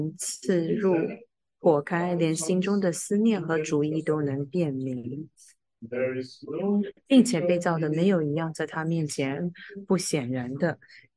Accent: India; 我是在印度长大的，在印度的话，它很长，就是会停电。

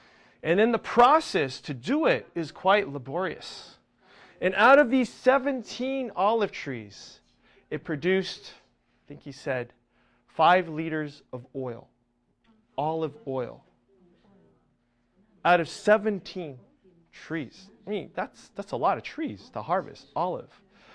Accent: Fountain Valley, California, United States; Now, I grew up in the United States in Fountain Valley.

